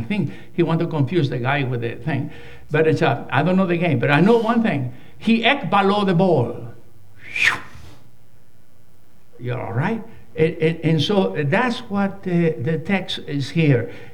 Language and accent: English; California, United States; I come from California.